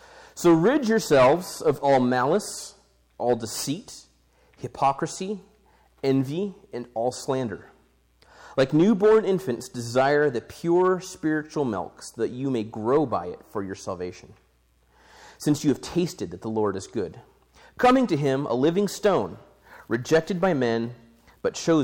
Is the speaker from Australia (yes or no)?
no; Japan; also born or lived in Colorado, United States; I grew up in Japan. My parents were missionaries. And so a big part of my story, my identity, kind of comes from the idea of being a TCK. That's a third culture kid.